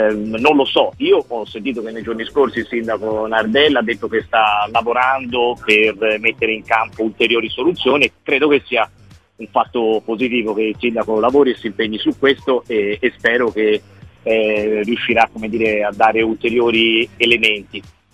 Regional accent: Florence, Tuscany, Italy; se abbiamo un po' di ambizione, e da fiorentini noi credo non possiamo non averla

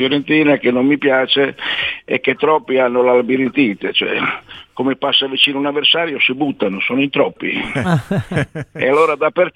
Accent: Emilia-Romagna, Italy; Pizzetti, che era di Forlimpopoli, poverino, mi è dispiaciuto che gli perché era giovane ed era romagnolo, era dalle mie parti.

